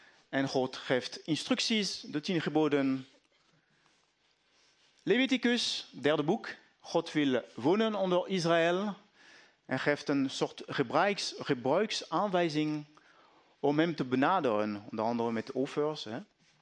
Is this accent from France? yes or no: yes; France; accent: French; Dutch is a second language; Ben ik goed te verstaan met mijn Frans accent?